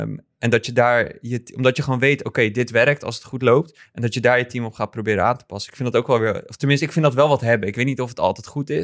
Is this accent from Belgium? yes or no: no; Netherlands; Dat is wel jammer voor ons dan, als Nederlanders.